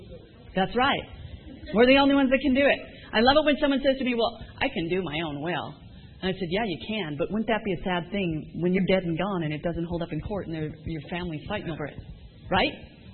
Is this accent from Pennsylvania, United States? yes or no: no; South Butte, Montana, United States; I'm from South Butte, Montana, in case you knew that, y'all.